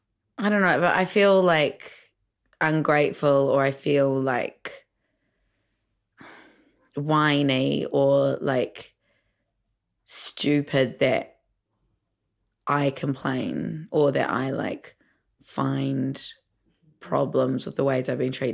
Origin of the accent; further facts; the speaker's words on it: Sri Lanka; I said something about how I am Indian as well, you know, because of Granny. And she was like, why do you say you're Sri Lankan then?